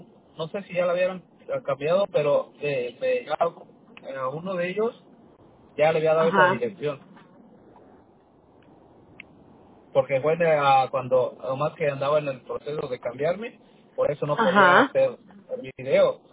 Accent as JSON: {"language": "Spanish", "region": "Michoacán", "country": "Mexico", "moved": "yes", "lives_now": "United States", "said": "Soy de México, pero soy de no sé si has yo de Michoacán."}